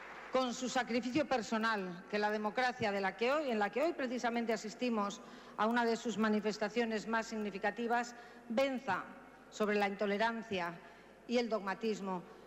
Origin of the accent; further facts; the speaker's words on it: Madrid, Community of Madrid, Spain; Yo soy madrileña, he nacido en esta ciudad, aquí he vivido, he trabajado, he estudiado, aquí han nacido mis hijos y también aquí en Madrid he desarrollado una carrera política dilatada